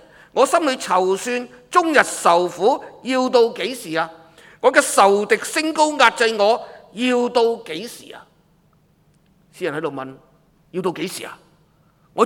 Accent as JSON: {"language": "Chinese", "country": "Hong Kong"}